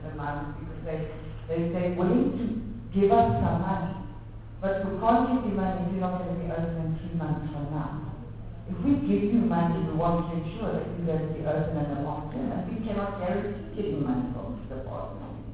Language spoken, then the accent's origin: English; Limpopo, South Africa; And I come from Limpopo province, which is one of the poorest provinces around.